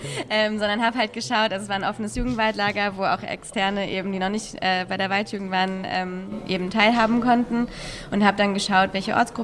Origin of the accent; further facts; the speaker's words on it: Schleswig-Holstein, Germany; Ich bin in Dithmarschen groß geworden. Das ist an der Nordseeküste von Schleswig-Holstein.